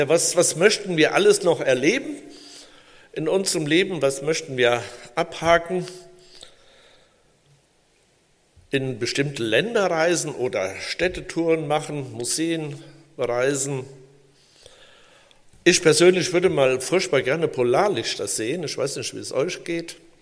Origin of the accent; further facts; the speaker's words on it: Pfuhl, Bavaria, Germany; born there; now in Nisterau, Germany; Komm aus, gebürtig aus Pfuhl, jetzt Nisterau.